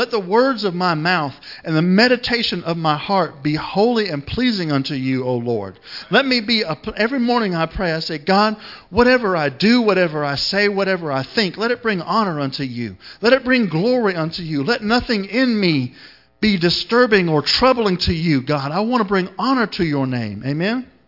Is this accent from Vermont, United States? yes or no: no; Florida, United States; I could relate to that because I'm from Florida.